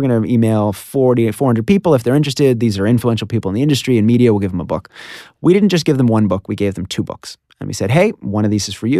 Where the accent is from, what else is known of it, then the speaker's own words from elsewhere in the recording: Washington, District of Columbia, United States; Washington, D.C.